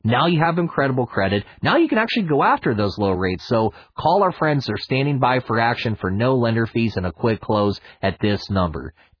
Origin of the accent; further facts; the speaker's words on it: Pittsburgh, Pennsylvania, United States; I'm from Pittsburgh, Pennsylvania. We have cop-out pierogies and perfect Polish-style dumplings.